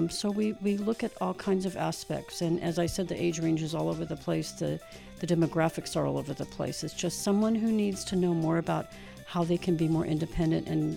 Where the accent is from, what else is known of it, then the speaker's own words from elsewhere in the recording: Colusa, California, United States; I am originally from a really small town in Northern California called Colusa, California. And it's a farming community, and it's about an hour northeast of Sacramento. So I grew up as the only